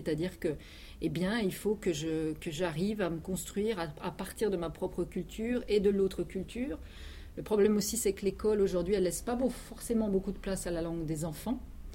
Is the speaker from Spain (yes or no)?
no; France; je suis une bonne française, j'ai toujours peur de m'exprimer en langue étrangère